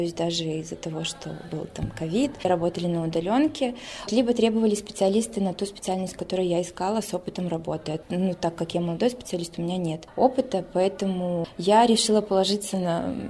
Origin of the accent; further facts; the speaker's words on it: Mogilev Region, Belarus; Я сама вообще родом из Могилевской области. Хотела оказаться в Минске